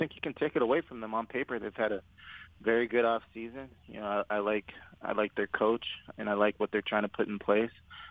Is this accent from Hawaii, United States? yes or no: no; Los Angeles, California, United States; I grew up in Los Angeles when the the Kings and the Lakers rivalries were really, really good and fierce.